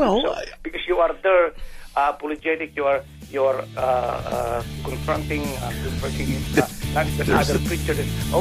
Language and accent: English; North Carolina, United States; so I'm from the South, maybe, I don't know about our state, North Carolina, it's still allowed right now